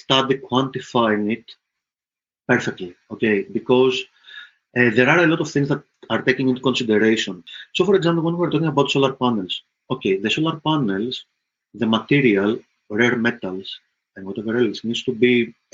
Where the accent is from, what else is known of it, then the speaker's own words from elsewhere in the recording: Greece; I come from Greece